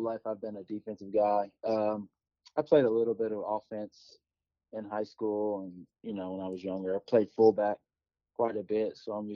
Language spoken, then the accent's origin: English; Louisville, Kentucky, United States; I'm from Louisville, Kentucky.